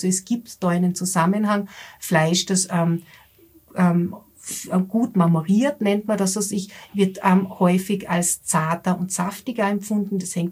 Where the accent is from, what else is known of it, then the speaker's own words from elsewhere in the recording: Austria; weil das bei uns in Österreich und im deutschsprachigen Raum eine große Bedeutung hat.